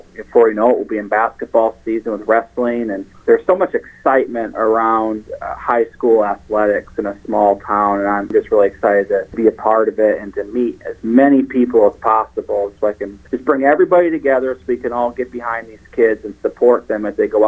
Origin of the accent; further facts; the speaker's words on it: Union Grove, Wisconsin, United States; I'm originally from Wisconsin, Union Grove, which is outside of Racine.